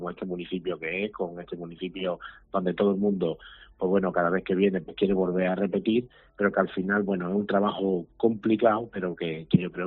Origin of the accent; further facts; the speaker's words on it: Pizarra, Andalusia, Spain; en mi caso, pues bueno, a mi pueblo, a Pizarra